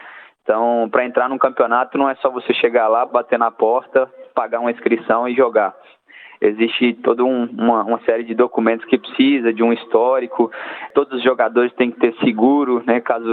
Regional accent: Belo Horizonte, Minas Gerais, Brazil; Sim, eu sou de Belo Horizonte, né, capital de Minas Gerais

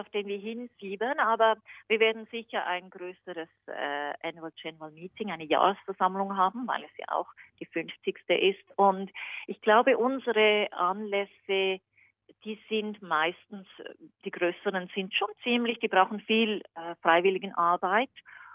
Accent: Switzerland; ich gehe auch Jassen als Schweizerin. Das ist das typische Kartenspiel.

